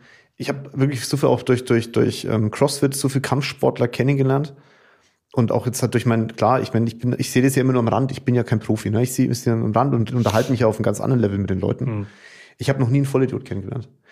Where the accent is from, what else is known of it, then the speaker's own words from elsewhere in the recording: Kulmbach, Bavaria, Germany; ich komme aus Kulmach, weißt du, da gab es ein Fitnessstudio